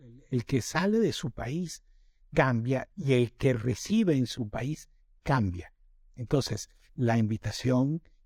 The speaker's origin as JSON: {"language": "Spanish", "country": "Venezuela", "said": "me impresiona el modo como los venezolanos desconocemos las arepas colombianas"}